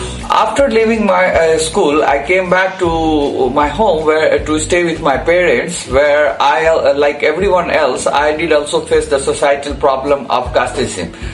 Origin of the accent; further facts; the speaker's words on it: Bihar, India; I am from Bihar, India. I am 37 years old and I had my education in a Jesuit missionary school with diverse background students socially and economically.